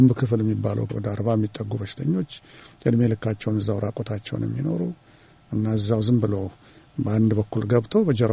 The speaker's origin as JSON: {"language": "Amharic", "region": "Addis Ababa", "country": "Ethiopia", "tie": "born or raised there", "said": "አዲስ አበባ ተወልጄ ባድግም"}